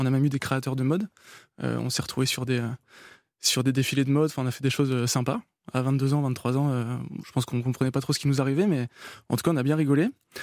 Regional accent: Nantes, Pays de la Loire, France; on en parle au club du FC Nantes, puisqu'on est nantais

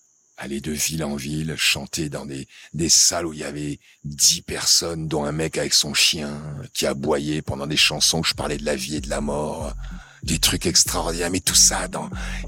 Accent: Cameroon; Enfin, moi, je viens d'un petit village du Cameroun, quoi. Où on n'avait pas de quoi me payer ma première raquette.

